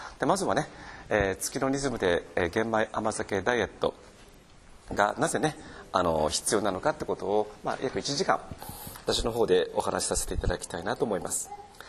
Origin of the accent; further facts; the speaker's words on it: Fukuoka, Japan; 福岡から参りました